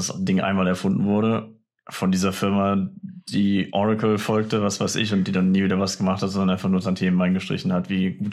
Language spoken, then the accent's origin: German; Kiel, Schleswig-Holstein, Germany; Weil ich bin ja auch aus Kiel.